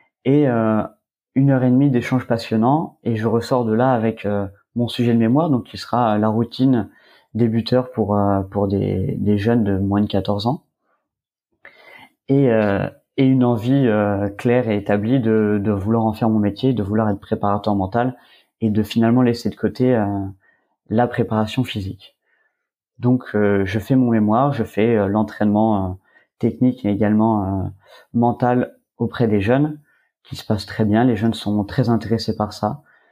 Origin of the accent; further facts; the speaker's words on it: Provence-Alpes-Côte d'Azur, France; puisque je suis originaire du Var.